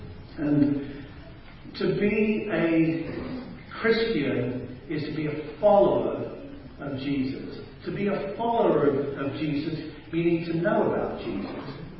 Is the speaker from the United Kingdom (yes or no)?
yes; England, United Kingdom; I mean, I come from England and we got a queen